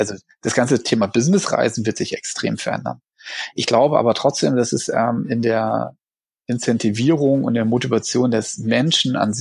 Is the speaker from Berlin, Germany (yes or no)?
yes; Berlin, Germany; also ich komme ja aus Berlin